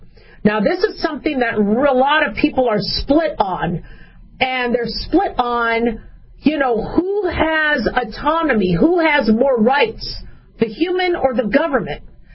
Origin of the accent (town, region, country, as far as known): Arizona, United States; born or raised there; also born or lived in Las Vegas, United States